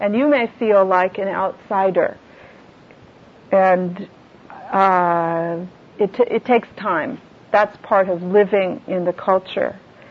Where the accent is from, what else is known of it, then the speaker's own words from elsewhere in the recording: United States; I am not Japanese. I am American.